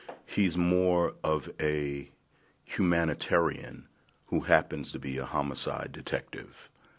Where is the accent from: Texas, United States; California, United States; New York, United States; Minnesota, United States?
New York, United States; Harlem; I was born in 1961 in Harlem, in Harlem Hospital.